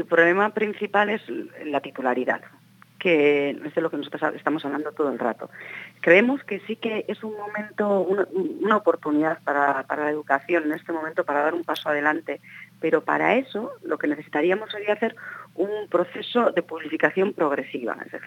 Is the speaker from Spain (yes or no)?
yes; Basque Country, Spain; yo, por ejemplo, que soy de Guipúzcoa, ¿no?